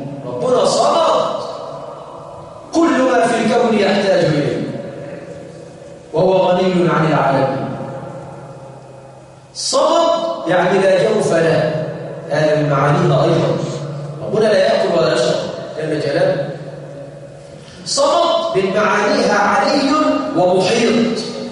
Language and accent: Arabic; Egypt; احنا عندنا في مصر